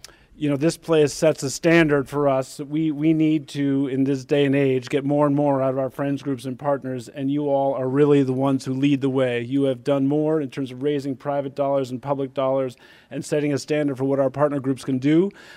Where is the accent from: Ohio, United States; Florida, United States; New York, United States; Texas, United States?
New York, United States; you know, I'm from the Hudson Valley. I only really started coming to Buffalo about 12 years ago